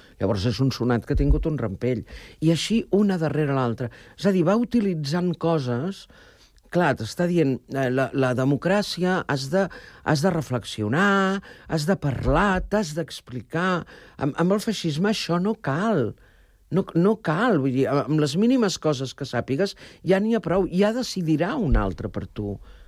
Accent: Sant Cugat, Catalonia, Spain; perquè és el meu poble i a Sant Cugat sí que el faig.

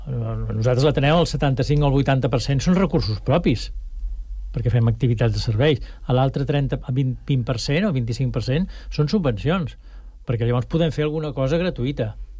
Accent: Sant Cugat, Catalonia, Spain; Però el meu poble és Sant Cugat.

